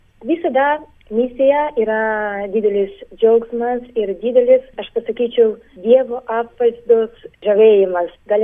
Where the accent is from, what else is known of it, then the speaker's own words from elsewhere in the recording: Ukraine; now in Lithuania; esu iš Ukrainos ir Lietuvoje jau gyvenu, darbuojusi 9 metus.